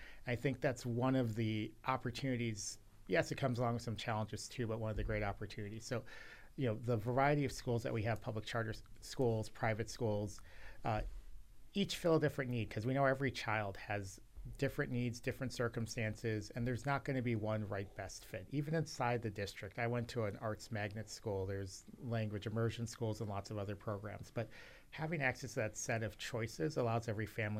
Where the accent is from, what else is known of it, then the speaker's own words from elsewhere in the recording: Milwaukee, Wisconsin, United States; My formative education years began here in Milwaukee. I grew up in Sherman Park in a family where my mother deeply valued education.